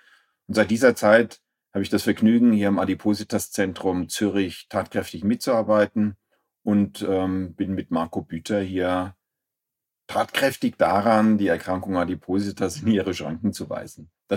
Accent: Aschaffenburg, Bavaria, Germany; Ich komme ganz ursprünglich aus Aschaffenburg. Das ist im bayerisch-hessischen Grenzgebiet. Dort bin ich aufgewachsen und bin nach der Schule an die Universität nach Würzburg gewechselt.

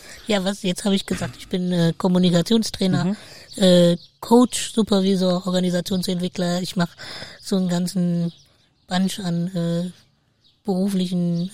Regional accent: Northeim, Lower Saxony, Germany; Ich komme aus Northeim, bin Rollstuhlfahrer, kleinwüchsig.

